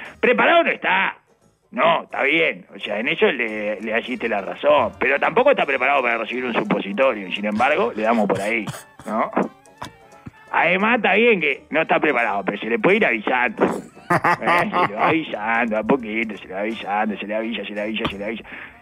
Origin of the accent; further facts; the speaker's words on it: Artigas, Uruguay; resulta que él, claro, como somos de Artigas